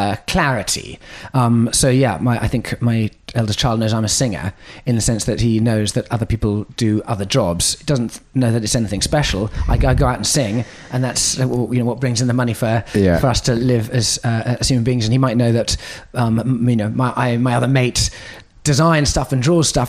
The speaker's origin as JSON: {"language": "English", "country": "United States", "said": "on a physical ocean of me being an American and my wife being back in the UK"}